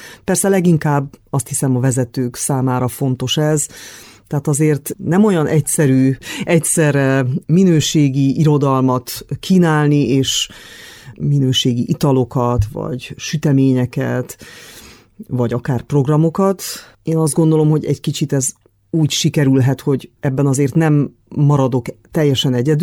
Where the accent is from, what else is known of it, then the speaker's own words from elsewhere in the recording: Târgu Mureș, Mureș County, Romania; now in Cluj-Napoca, Romania; amikor Marosvásárhelyre úgymond visszamentem, mert ugye nekem ez a szülővárosom, noha Kolozsváron élünk